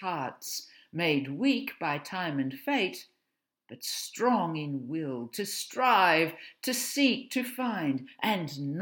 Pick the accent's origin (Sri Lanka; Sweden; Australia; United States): Australia; As an Australian, I am aware of many stories about children lost in the bush.